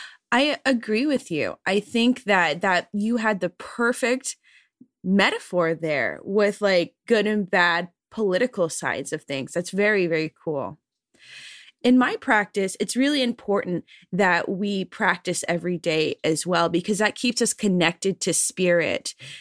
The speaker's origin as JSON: {"language": "English", "region": "Florida", "country": "United States", "lives_now": "Los Angeles, United States", "said": "I grew up around a little bit of brujería, mostly hoodoo. I'm from Florida. So I would always go to the botanica. And when I came to Los Angeles"}